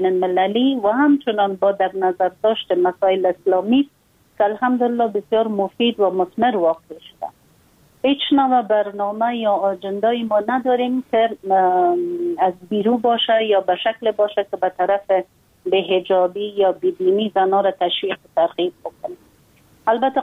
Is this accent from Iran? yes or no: no; Afghanistan; ما یک خانم مسلمان هستم، از افغانستان هستم